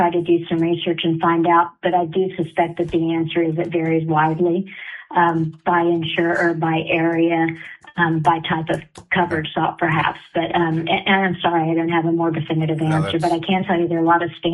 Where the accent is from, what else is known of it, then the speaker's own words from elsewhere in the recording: Oklahoma, United States; Oklahoma has very proudly been, and that's my home state, so I can say this